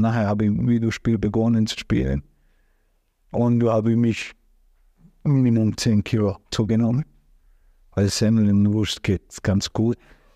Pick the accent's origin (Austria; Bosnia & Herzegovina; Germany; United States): Bosnia & Herzegovina; German is a second language; moved away as an adult; Ich bin geboren in Jugoslawien. Dieses Land gibt es nicht mehr, aber top. Dieses Land ist zerstört mit diesem Krieg.